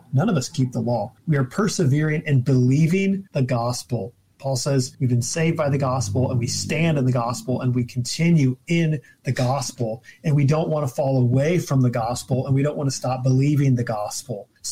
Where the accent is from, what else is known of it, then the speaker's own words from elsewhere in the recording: Illinois, United States; I'm from Central Illinois like you. That's probably why I don't talk quite like a Wisconsin.